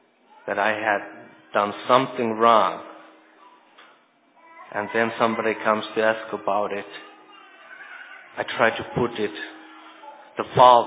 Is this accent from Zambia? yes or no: no; Finland; Reminded me a lot about my home country, Finland.